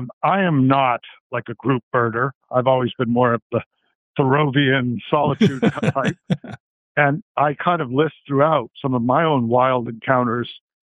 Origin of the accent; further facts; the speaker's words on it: Worcester, Massachusetts, United States; Well, I grew up in Worcester, so by nature, I'm a little skeptical.